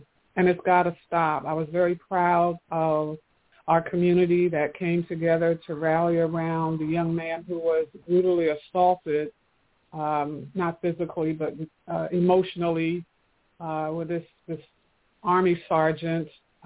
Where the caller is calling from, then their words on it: Atlanta, Georgia, United States; I'm calling from Atlanta.